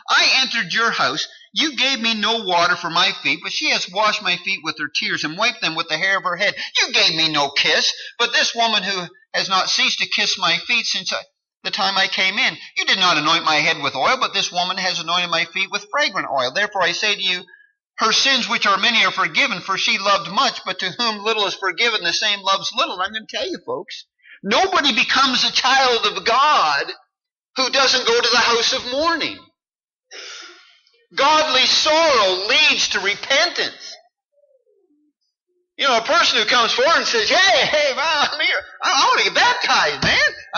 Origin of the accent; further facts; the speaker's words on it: Canada; now in United States; I'm from Canada, but I have my green card. I'm legal.